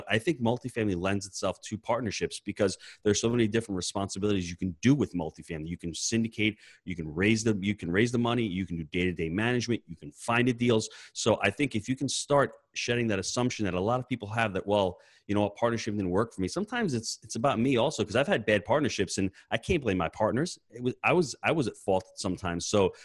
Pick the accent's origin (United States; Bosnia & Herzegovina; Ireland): United States; New York; I'm a New Yorker. New Yorkers don't know anything out of the tri-state area.